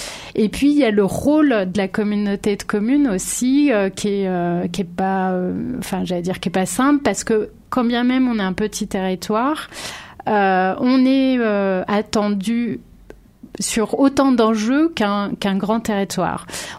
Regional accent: Auvergne-Rhône-Alpes, France; now in Drôme, France; je suis originaire de montagne. Alors bon, de montagne un peu différente puisque je suis originaire du massif du Mont-Blanc. Après, j'ai surtout travaillé dans d'autres lieux. Et en fait, j'ai découvert la Drôme. J'habite en Drôme depuis bientôt 20 ans.

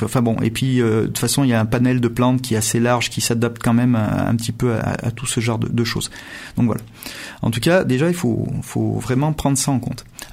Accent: Montélimar, Auvergne-Rhône-Alpes, France; quand j'étais petit, j'habitais à Montélimar et je me rappelle de l'hiver 85, l'eau avait gelé dans la canalisation à Montélimar.

